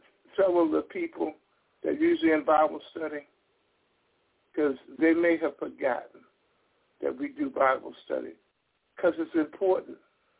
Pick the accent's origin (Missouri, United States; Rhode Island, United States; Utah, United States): Missouri, United States; I'm from Missouri. You got to show me.